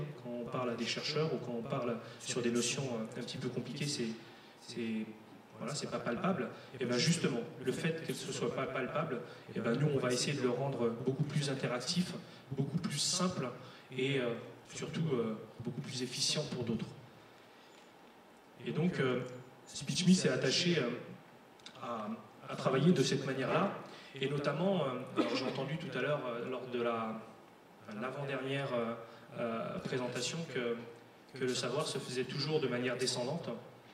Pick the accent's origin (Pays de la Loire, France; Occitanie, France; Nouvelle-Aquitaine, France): Pays de la Loire, France; Nantes; Sachant que je suis un pur Nantais, né il n'y a pas très loin là, à la maternité de Nantes.